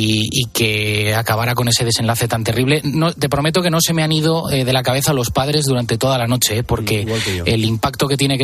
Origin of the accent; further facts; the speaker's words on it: Valencia, Valencian Community, Spain; en mi tierra, en Valencia